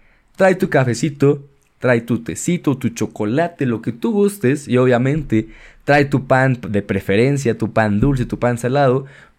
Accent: Mexico; preguntarnos por qué comemos lo que comemos o por qué cocinamos lo que cocinamos como mexicanos

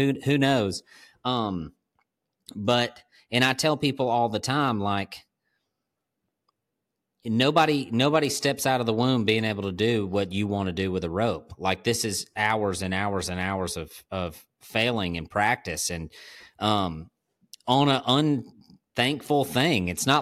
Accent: Alabama, United States; They're looking at you like you don't belong here, especially because I'm from Alabama.

